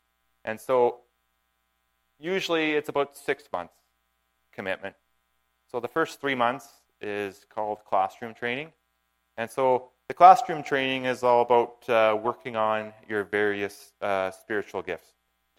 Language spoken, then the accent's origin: English; the Maritimes, Canada; I grew up in the Maritimes, and the first thing I said to myself is I want to go to university on the West Coast.